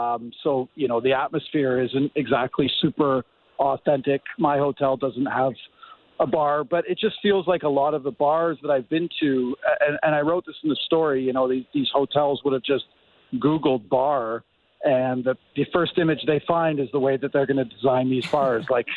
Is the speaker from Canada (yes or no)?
yes; Canada; I'm glad that I was one of the first Canadian journalists to get here.